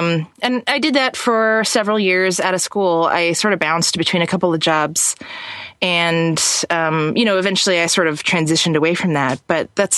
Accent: Chicago, Illinois, United States; Yeah, I'm originally from Chicago

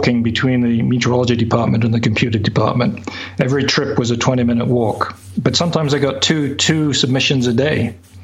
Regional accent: Australia; born there; also born or lived in London, United Kingdom; I used to go on home leave to Australia because I was born in Australia.

